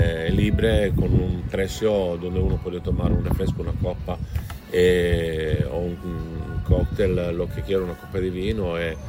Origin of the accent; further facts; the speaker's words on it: Italy; el hecho que soy italiano no quiere significar que soy italiano.